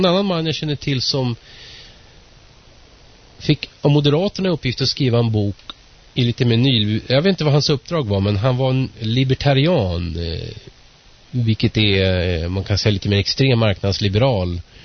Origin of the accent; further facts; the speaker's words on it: Sweden; jag växte upp i Sverige, tycker väldigt mycket om Sverige